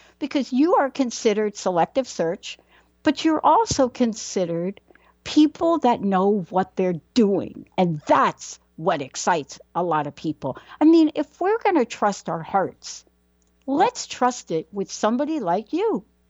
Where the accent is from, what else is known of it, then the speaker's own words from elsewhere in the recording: Bronx, New York, United States; I'm a girl from the Bronx.